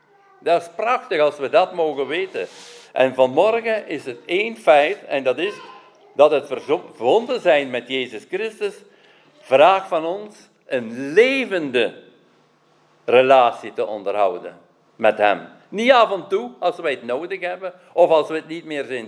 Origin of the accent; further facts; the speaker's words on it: Belgium; ik volg het nieuws van Nederland altijd, hoewel ik Belg ben, maar ik ben ook Nederlander. Ik voel me thuis hier.